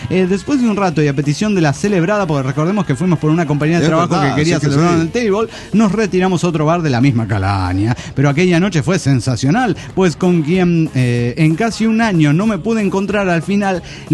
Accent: Phoenix, Arizona, United States; de Phoenix, Arizona.

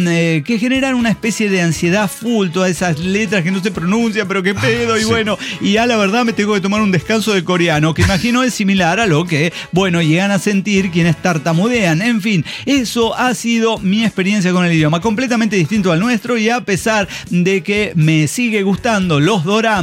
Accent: Guanajuato, Mexico; a mí me vale verga, soy de Guanajuato.

